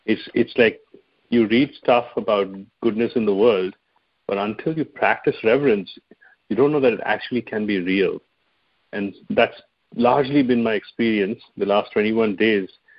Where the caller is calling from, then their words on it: Sunnyvale, California, United States; I'm calling from Sunnyvale.